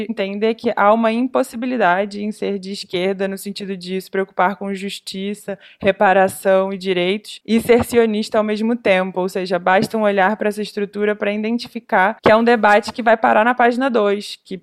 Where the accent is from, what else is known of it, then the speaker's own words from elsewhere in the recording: Brazil; alguém como eu, sei lá, sou brasileira, tenho família aqui no Brasil